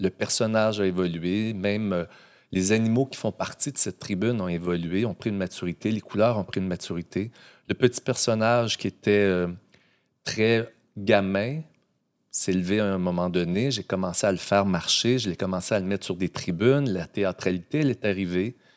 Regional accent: Ontario, Canada; now in Montreal, Canada; Parce qu'en fait, j'ai grandi dans un milieu francophone en Ontario, un petit village tout près d'Alexandria.

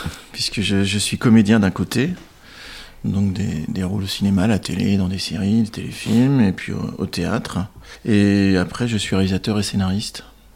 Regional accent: Mougon, Nouvelle-Aquitaine, France; also born or lived in Niort; Je me suis retrouvé à Mougon, entre Niort et Mel. Enfin, maintenant, on ne dit plus Mougon, on dit Aigondigné. Et j'habite à Niort depuis pas mal d'années.

